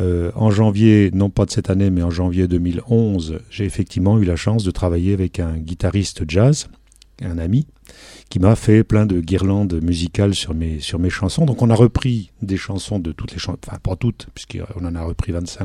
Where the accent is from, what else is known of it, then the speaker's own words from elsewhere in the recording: Avallon, Bourgogne-Franche-Comté, France; accent: local; moved away as an adult; also born or lived in Lyon; Je suis né à Avallon, donc j'ai fait toute mon enfance dans la région, un petit peu au nord de la Nièvre, puisque j'ai fait mes études à Clamecy. Et puis à partir de 18 ans, je suis parti sur la région lyonnaise.